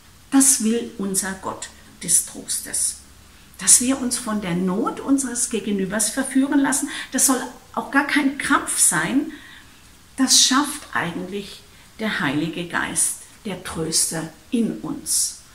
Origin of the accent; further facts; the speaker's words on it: Baden-Württemberg, Germany; Also bei uns, wo ich herkomme, im Ländle, bei den Schwaben, da wäre das eine echte Herausforderung.